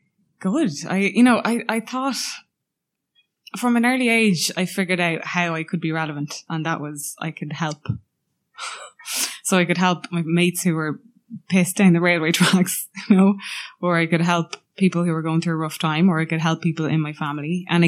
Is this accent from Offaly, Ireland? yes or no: no; Navan, County Meath, Ireland; Navan, what Navan is now, I think, is incredibly different to what it was when I was growing up. I feel like it was a small community.